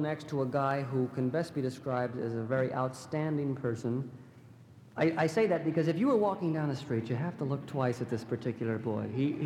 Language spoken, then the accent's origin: English; Los Angeles, California, United States; Originally, I am from Los Angeles.